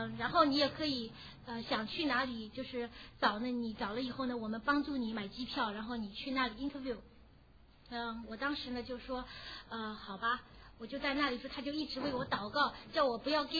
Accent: China; “你哪里来的？”我说中国。在哪里读书？ Wisconsin。

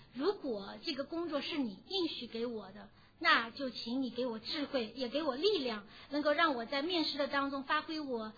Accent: China; “你哪里来的？”我说中国。在哪里读书？ Wisconsin。

